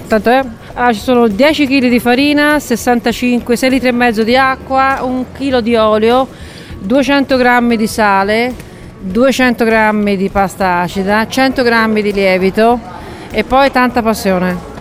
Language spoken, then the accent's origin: Italian; Prato, Tuscany, Italy; Io sono di Prato.